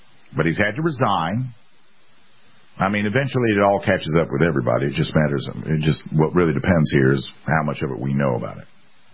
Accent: South Carolina, United States; Here in my home state, the mistress got another politician the other day. For the longest time here in South Carolina, they have said that Bobby Harrell runs the state.

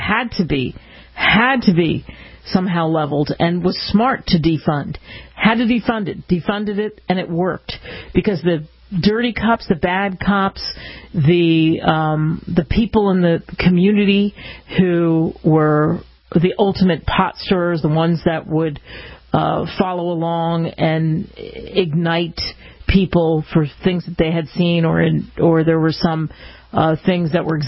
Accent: Cherry Hill, New Jersey, United States; Growing up in New Jersey in a place called Cherry Hill, just a stone's throw over the bridge from Philadelphia

